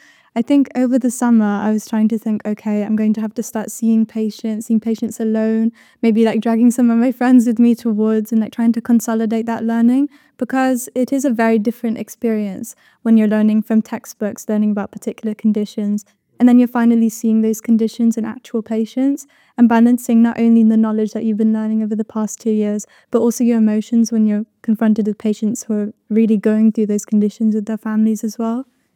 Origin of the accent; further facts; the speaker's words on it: Scotland, United Kingdom; moved away as an adult; now in Birmingham, United Kingdom; hello everyone … I'm a third year medical student. I'm from Scotland originally, but I moved down to Birmingham for university along with my family. So I'm currently living at home